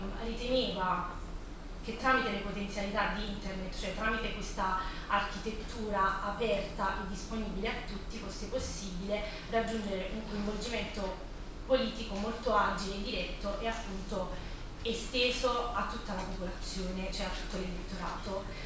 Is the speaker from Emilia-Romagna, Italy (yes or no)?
no; Campania, Italy; nel mio caso era l'ex Campania, perché sono campana